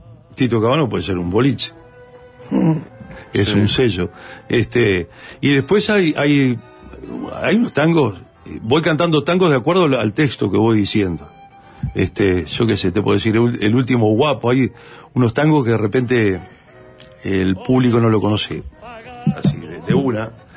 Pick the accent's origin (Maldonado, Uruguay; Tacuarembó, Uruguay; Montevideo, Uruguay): Montevideo, Uruguay; born there; yo nací en el Rincón del Cerro, allá cerca, en la Chacra, ¿no?